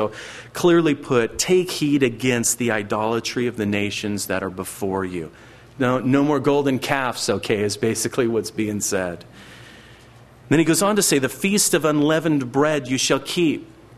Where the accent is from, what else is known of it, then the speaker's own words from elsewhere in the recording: California, United States; And I remember even growing up in Central California, the tractors would have lights on the top of them